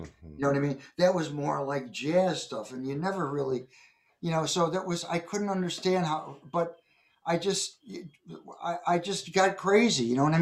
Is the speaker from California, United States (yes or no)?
no; New York, United States; I was from New York, and Gary Katz heard that I was out there and hired me to come in and play this thing.